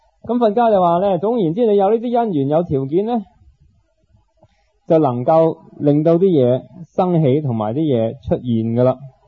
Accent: Hong Kong; 我哋香港人有本嘢叫《基本法》

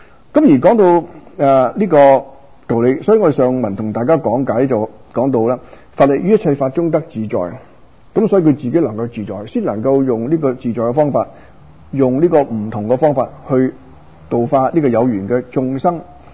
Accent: China; 這個我哋中國人咧有句説話非常之好嘅

